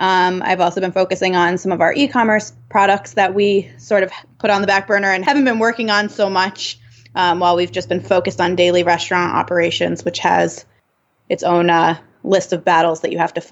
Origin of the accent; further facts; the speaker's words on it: Wayne, New Jersey, United States; I was born and raised in New Jersey. I currently live in Morris County with my husband, but I grew up in Wayne going out to eat in Montclair.